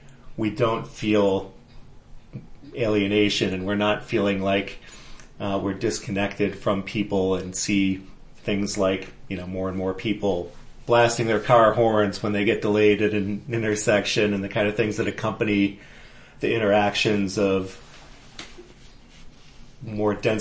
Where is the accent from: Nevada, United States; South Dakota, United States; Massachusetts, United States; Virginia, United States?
Massachusetts, United States; Framingham; I came here relatively late in life after growing up in New England for 25 years or so.